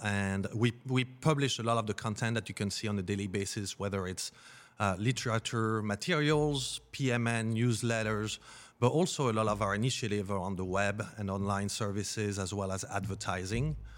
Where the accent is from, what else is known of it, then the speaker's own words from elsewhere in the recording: France; English is a second language; I was born and raised in France, and I took an interest in science early on